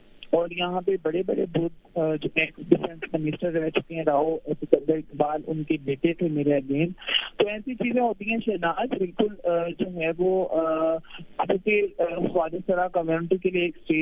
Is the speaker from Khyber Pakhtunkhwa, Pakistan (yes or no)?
no; Okara, Punjab, Pakistan; اوکاڑا سے لاہور سے 2 کلومیٹر دور جو ہے وہ یہ علاقہ ہے، یہ میرا آبائی علاقہ ہے.